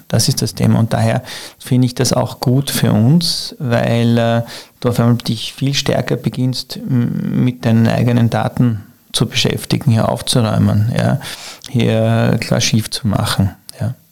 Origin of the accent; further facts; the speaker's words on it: Vienna, Austria; born there; bin ja eigentlich auch gebürtiger Wiener, weil sie sich nicht leugnen lässt anhand meiner Sprache.